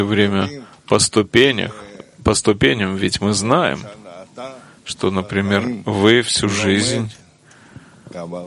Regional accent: Jerusalem, Jerusalem District, Israel; я из Иерусалима

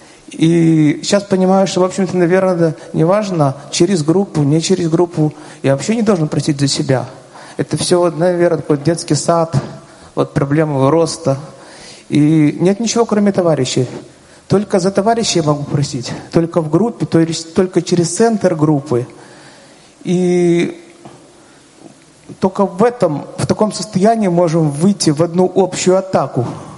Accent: Odesa, Odesa Oblast, Ukraine; из Одессы.

